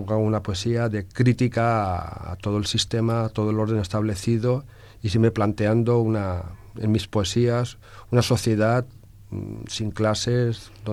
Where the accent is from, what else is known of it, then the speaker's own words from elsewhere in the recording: Valencian Community, Spain; yo soy valenciano, ¿por qué no escribir en valenciano? Aunque no se me haya enseñado en la escuela